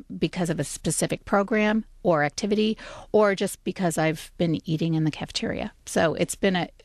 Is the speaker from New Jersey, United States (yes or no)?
no; Ohio, United States; I tell them that we're not too far from Ohio. We came from Northwest Ohio, so just 2 hours away.